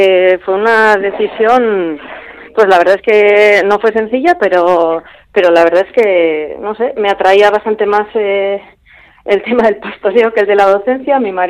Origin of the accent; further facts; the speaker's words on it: Canary Islands, Spain; born there; soy de Canarias de manera circunstancial. O sea, mis padres sí, son euskaldunes, bueno, son guipuzcoanos y nada, o sea, sin más me tocó nacer allí.